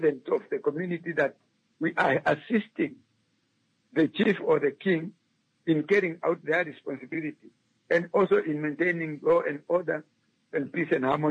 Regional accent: Namibia; now in Windhoek, Namibia; I have been working in Windhoek, but my home state is still in the north.

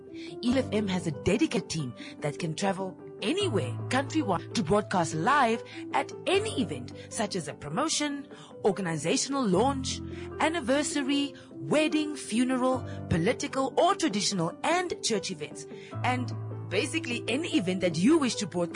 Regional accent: Katutura, Khomas, Namibia; Because I grew up in Katatura.

